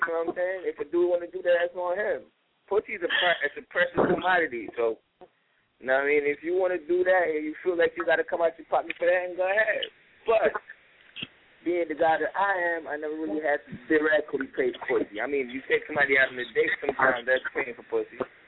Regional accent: Brooklyn, New York, United States; I'm from Brooklyn, New York.

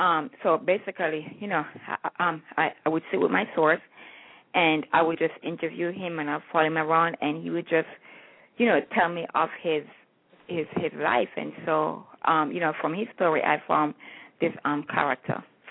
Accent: New York, United States; You know, because I'm from New York, so folks who say, oh, my God, you're from New York

